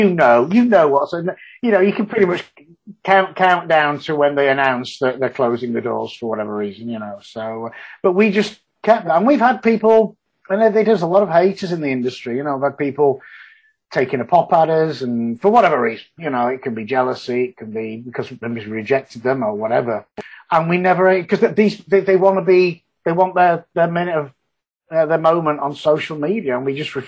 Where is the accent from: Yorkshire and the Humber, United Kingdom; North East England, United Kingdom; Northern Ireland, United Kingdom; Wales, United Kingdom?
Yorkshire and the Humber, United Kingdom; Well, as I say, I'm a Yorkshireman. I don't believe in subcontracting.